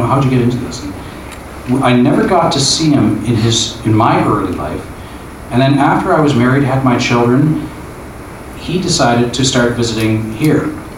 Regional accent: Oshawa, Ontario, Canada; Since you're closer to Toronto than I am, we're just from Oshawa

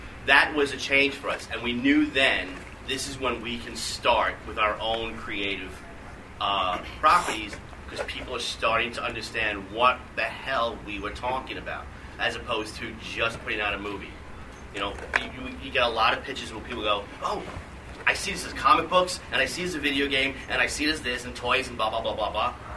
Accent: Queens, New York, United States; You know, we grew up as guys in Flushing, Queens, and now James Cameron is yelling at me.

